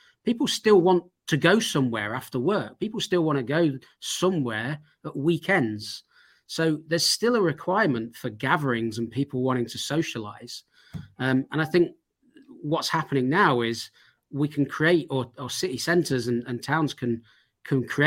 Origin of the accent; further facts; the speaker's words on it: Sheffield, Yorkshire and the Humber, United Kingdom; I mean, we're from Sheffield. I mean, actually, we got some beautiful buildings in Sheffield, especially the older ones.